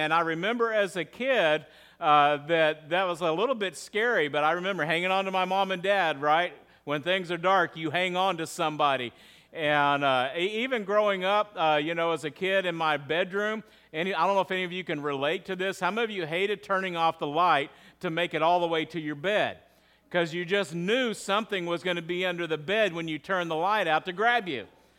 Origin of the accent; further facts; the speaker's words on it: Texas, United States; And listen, I grew up in West Texas, and we were close enough to Carlsbad, New Mexico